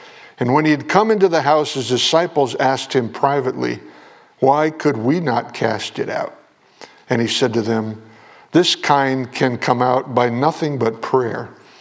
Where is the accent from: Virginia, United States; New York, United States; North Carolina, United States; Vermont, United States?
Vermont, United States; also born or lived in Adirondacks, United States; I grew up in the Green Mountains of Vermont and loved the mountains and loved to see. I could look out my bedroom window and see the mountains.